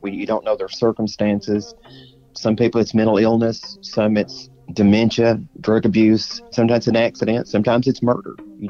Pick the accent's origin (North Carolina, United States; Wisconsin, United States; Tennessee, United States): Tennessee, United States; My home state of Tennessee